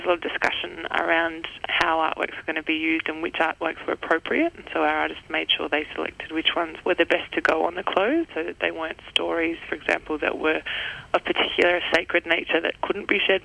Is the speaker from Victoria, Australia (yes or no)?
yes; Melbourne, Victoria, Australia; I'm originally from Melbourne myself